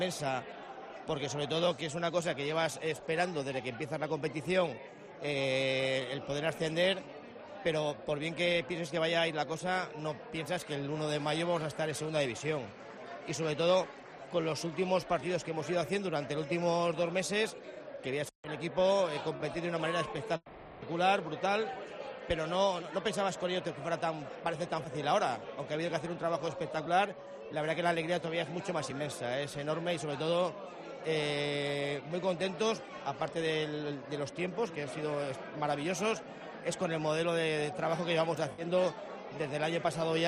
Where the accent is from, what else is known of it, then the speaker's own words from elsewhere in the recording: Santander, Cantabria, Spain; now in Torrelavega, Spain; a nosotros nos conocéis del … de Torrelavega, pero bueno, yo soy nacido en Santander, he vivido 8 años en Santander